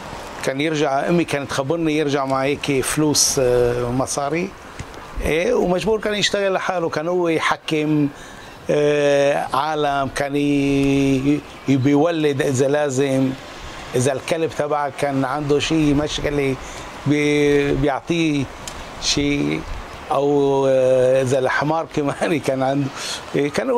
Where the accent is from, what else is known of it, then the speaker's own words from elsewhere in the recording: Beirut, Beirut Governorate, Lebanon; خلقت ببيروت بسنة 1954 ببيروت، بعدين سكنت بالوادي، هونيك أكترية اليهود كانوا ساكنين وادي أبو جميل. ورا شي سنتين انجبروا أهلي يتركوا بيروت ويسكنوا